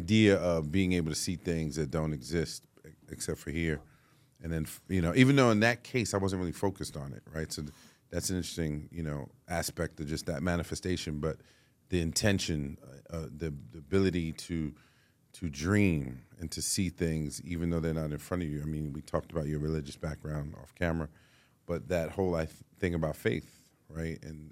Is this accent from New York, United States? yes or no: yes; Harlem, New York, United States; Like, I wanted to bobsled and go to the Olympics as a kid growing up in Harlem.